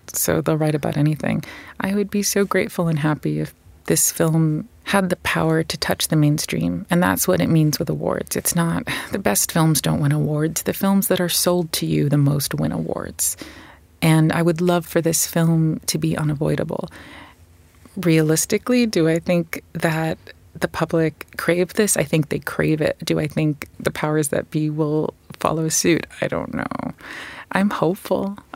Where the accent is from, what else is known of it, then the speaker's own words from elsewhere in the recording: New York, United States; moved away as an adult; now in London, United Kingdom; I moved from my hometown of New York to London to make The Miseducation of Cameron Post.